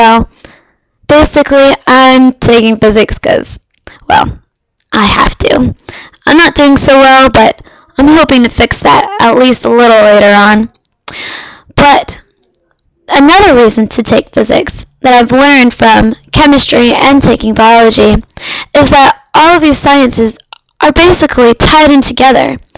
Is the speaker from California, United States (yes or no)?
yes; Fremont, California, United States; I'm from Fremont, California, the best place in the world. NorCal.